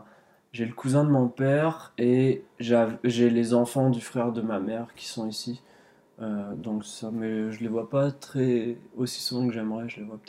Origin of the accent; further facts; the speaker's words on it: France; moved away; j'ai grandi en France au final, donc j'ai les mêmes. Je pense que là, il y a eu un petit décalage depuis que je suis ici, ça va faire 10 ans